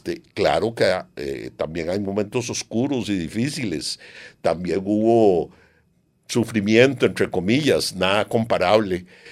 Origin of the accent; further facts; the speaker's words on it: Costa Rica; si mi abuelo se quedó en Costa Rica y yo nací en Costa Rica?